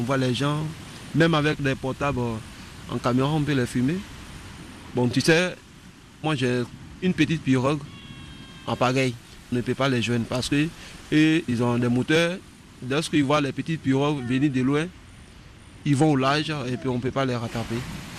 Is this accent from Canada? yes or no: no; Konoukro, Côte d’Ivoire; je suis de Konoukro. Dans la région de Monongaga, et je suis un pêcheur.